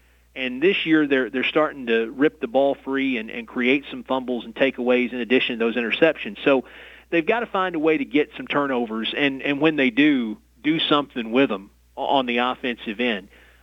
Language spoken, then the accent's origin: English; Morristown, Tennessee, United States; Morristown.